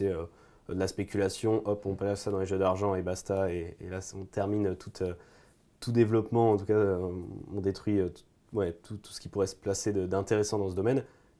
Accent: France; les empêcher de grandir ici, chez nous, en France

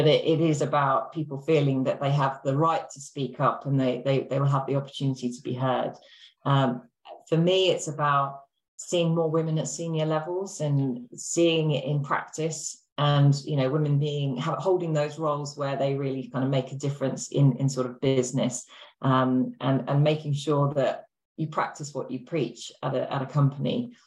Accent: Brighton, South East England, United Kingdom; I grew up in Brighton, so by the sea.

